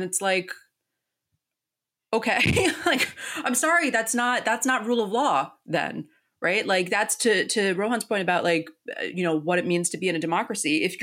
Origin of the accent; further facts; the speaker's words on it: United States; but as an American